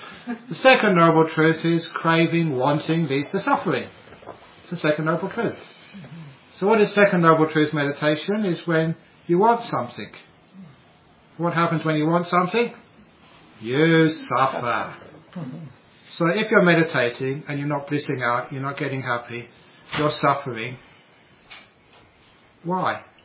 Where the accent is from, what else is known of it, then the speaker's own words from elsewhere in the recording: Australia; hi, I'm from Australia